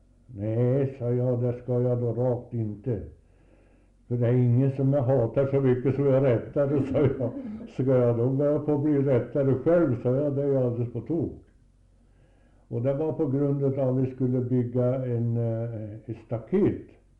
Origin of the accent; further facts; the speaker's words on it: Södermanland, Sweden; born there; Jag är född i Södermanland, fideikommisset Eriksberg. Den största fideikommisset i Sörmland